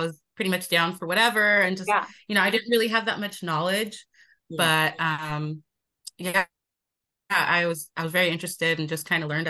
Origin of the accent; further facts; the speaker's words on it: California, United States; I'm from California, and I'm a 2-time surrogate.